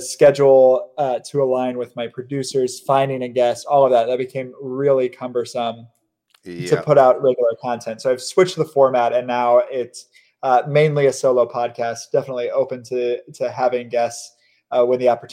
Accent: Terre Haute, Indiana, United States; also born or lived in Cleveland, United States / Milwaukee, United States; So I'm originally from Indiana, Terre Haute, Indiana.

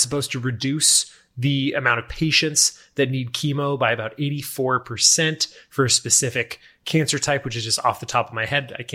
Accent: Thousand Oaks, California, United States; It's actually headquartered about a stone's throw away from where I grew up in Thousand Oaks, California.

